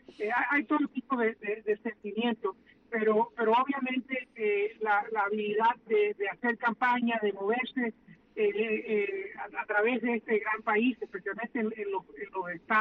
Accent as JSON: {"language": "Spanish", "country": "Cuba", "lives_now": "United States", "said": "Nosotros como cubanos, que lamentablemente hemos sufrido la pérdida de la libertad en nuestra propia patria"}